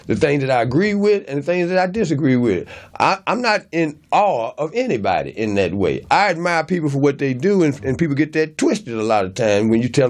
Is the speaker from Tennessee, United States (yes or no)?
yes; Murfreesboro, Tennessee, United States; Well, see, that's a historical piece because I'm from Murfreesboro, Tennessee.